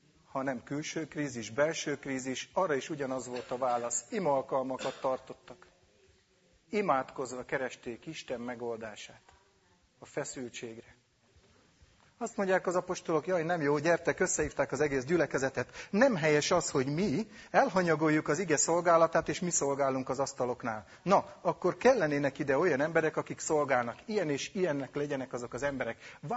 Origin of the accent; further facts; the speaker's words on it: Hungary; Én itthon vagyok, te meg vendég vagy. Én itteni magyar vagyok, te meg csángó vagy.